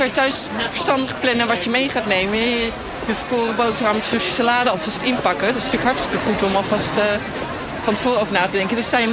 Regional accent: The Hague, South Holland, Netherlands; now in Rotterdam, Netherlands; Ik ben opgegroeid in Den Haag. En eigenlijk vanaf het moment dat ik geneeskunde ging studeren, toen ik 17 was, toen ben ik uit huis gegaan en ben in Rotterdam gaan wonen. En nooit meer weggegaan.

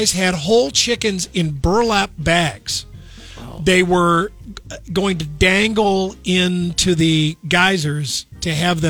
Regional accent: Missouri, United States; South Carolina, Louisiana, Alabama, Oklahoma, my home state of Missouri.

